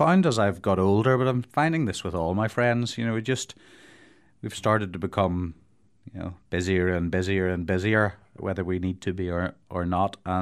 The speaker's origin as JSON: {"language": "English", "country": "Ireland", "said": "stereotypically as an Irish person, pints of Guinness at the weekend"}